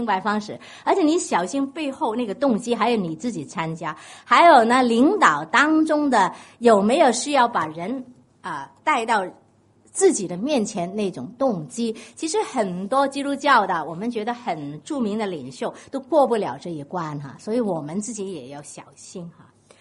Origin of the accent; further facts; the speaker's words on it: Guangdong, China; 讲这些我们广东人说威水席啊